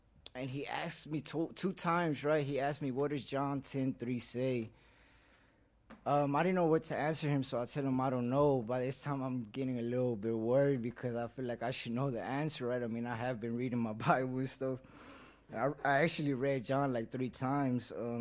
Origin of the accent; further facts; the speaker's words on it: Dallas, Texas, United States; born there; right? I was born in Dallas, Texas. I'm 28 years old now.